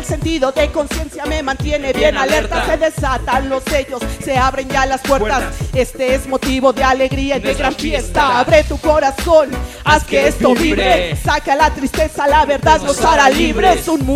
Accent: Ajusco, Mexico City, Mexico; somos originarios del Ajusco

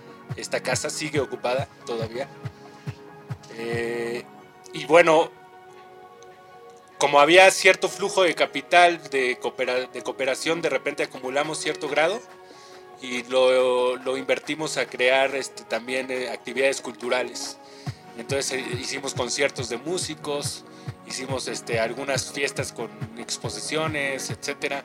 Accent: Mexico City, Mexico; Bueno, pues yo nací aquí en la Ciudad de México y aquí hice todo lo que fue la primaria, la secundaria y la prepa.

